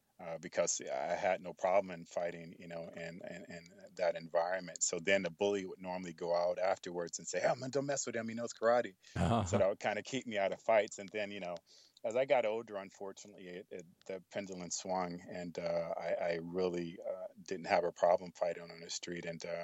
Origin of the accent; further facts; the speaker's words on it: Fresno, California, United States; born there; You know, I was born in Fresno, California. 1965 is when I was born.